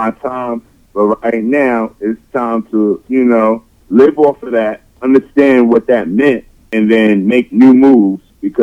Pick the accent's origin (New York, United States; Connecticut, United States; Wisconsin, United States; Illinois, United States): New York, United States; Brooklyn; also born or lived in Staten Island; Staten Island, you know, I rep that to death. Like I said, I was from Brooklyn first, but by the way of Staten Island is the way I came out as an artist and a producer.